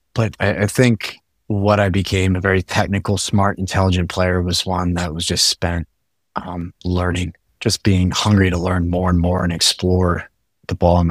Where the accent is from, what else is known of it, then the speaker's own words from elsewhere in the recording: Bowie, Maryland, United States; I grew up in Bowie, Maryland, which is about 20 minutes away from Annapolis and outside of Washington, D.C.